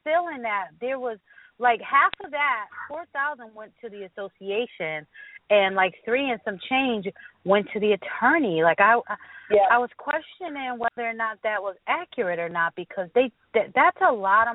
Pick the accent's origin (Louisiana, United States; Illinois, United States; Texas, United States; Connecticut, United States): Connecticut, United States; Hi, I'm from Connecticut.